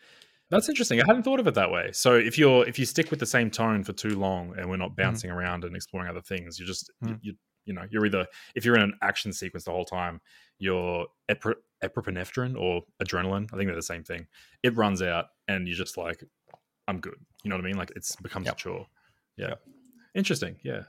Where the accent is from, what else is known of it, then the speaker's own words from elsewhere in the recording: Australia; I'm Australian.